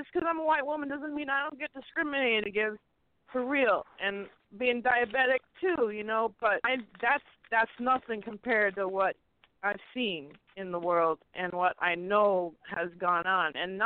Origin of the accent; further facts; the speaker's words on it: Detroit, Michigan, United States; born there; I'm living in Western Massachusetts. I was born in Detroit, so my home, my heart is in Detroit